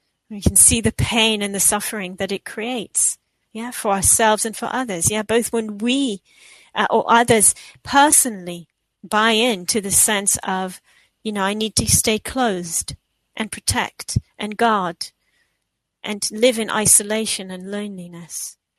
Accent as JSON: {"language": "English", "country": "Israel", "said": "You know, I'm originally from Israel"}